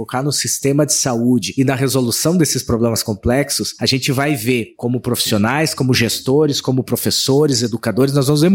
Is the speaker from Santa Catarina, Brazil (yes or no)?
yes; Santa Catarina, Brazil; Eu sou natural de Santa Catarina, nasci na roça.